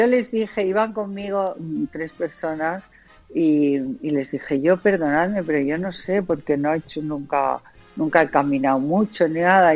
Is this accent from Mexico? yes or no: no; Castile and León, Spain; a mí me apetecía León, yo soy leonesa y quería pasar por esas tierras